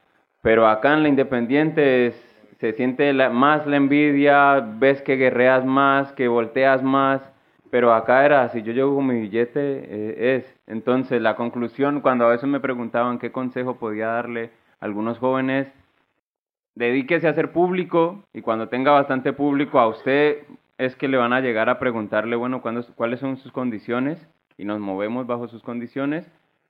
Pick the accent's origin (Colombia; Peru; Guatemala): Colombia; otra cosa vendría siendo soy de Colombia, una industria en Colombia o una industria en España